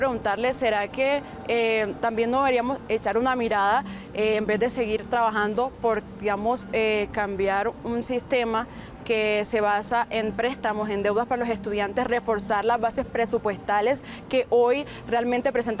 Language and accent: Spanish; Bolívar, Colombia; soy de los Montes de María, Bolívar, y además de eso soy estudiante representante ante el Consejo Académico en la Universidad de Cartagena.